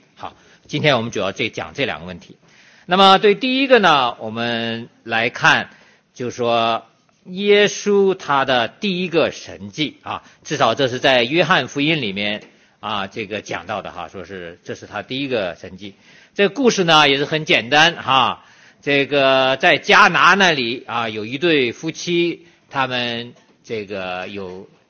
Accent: China; 对我们中国人应该比较明白

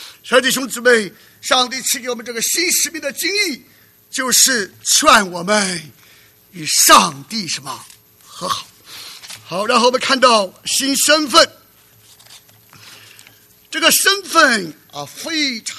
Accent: China; 当我们出生在中国大陆的小的时候读书，很大的动力就是为中华崛起而读书

